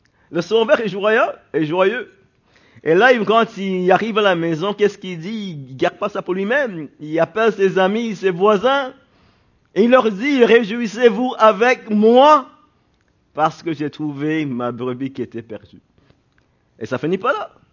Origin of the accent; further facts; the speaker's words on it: Quebec, Canada; Et vu que nous sommes québécois